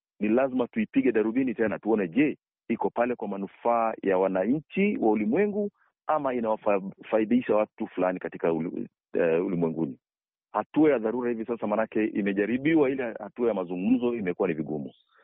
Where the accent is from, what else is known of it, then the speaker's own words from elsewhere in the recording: Kenya; mimi natoka mpakani mwa Kenya na Sudan na Uganda.